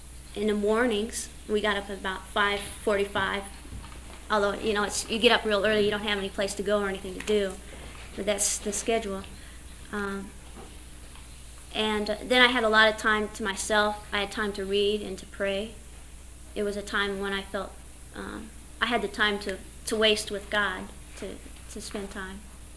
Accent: Centralia, Washington, United States; The train passes through Centralia, Washington, which is my hometown.

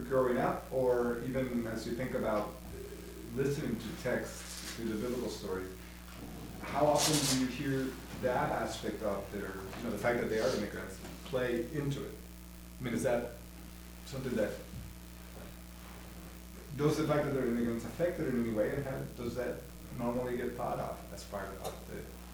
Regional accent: Guatemala; now in United States; I grew up in Guatemala and then came to the U.S., went to school in Texas Lutheran, and then, you know, through seminary and then work. I lived in a couple of different countries

